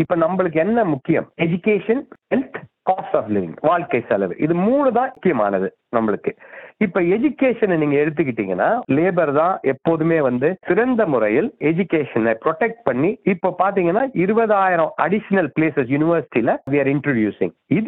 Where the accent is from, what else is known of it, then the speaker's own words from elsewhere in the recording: Chennai, Tamil Nadu, India; now in Australia; நான் ஒரு இந்திய தமிழன், சென்னையில் பிறந்து வளர்ந்தேன். முதன் முதலாக ஆஸ்திரேலியாவுக்கு 1992 மாணவனாக வந்து